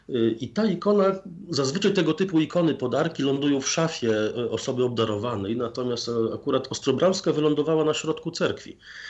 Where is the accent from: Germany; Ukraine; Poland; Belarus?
Poland; Białystok, Podlaskie Voivodeship; moved away as an adult; wyjechałem z rodzinnego Białegostoku po maturze. Wyjechałem do Grecji na studia.